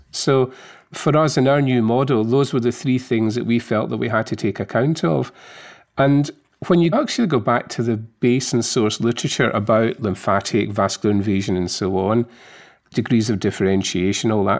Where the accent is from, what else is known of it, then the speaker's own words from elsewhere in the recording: Scotland, United Kingdom; accent: Scottish; I was sort of brought up that I'm clearly Scottish by accent and came through the medical school in Glasgow